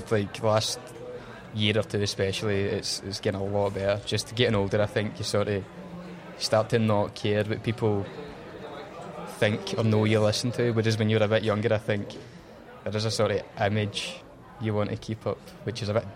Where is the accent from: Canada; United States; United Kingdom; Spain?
United Kingdom; Motherwell, Scotland; but I was from Motherwell, man, Lanarkshire, PC DJs through the roof, man.